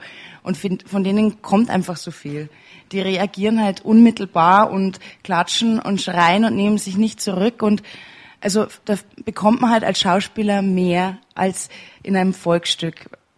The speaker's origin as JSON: {"language": "German", "town": "Passau", "region": "Bavaria", "country": "Germany", "said": "Und dann komme ich ja aus Passau und habe viel Kabarett gemacht"}